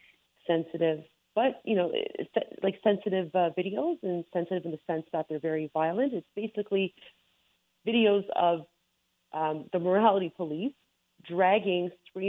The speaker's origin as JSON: {"language": "English", "country": "Canada", "said": "I'm so proud of living in Canada and being Canadian. I mean, my parents immigrated here because they wanted to raise their daughters in a free and democratic society."}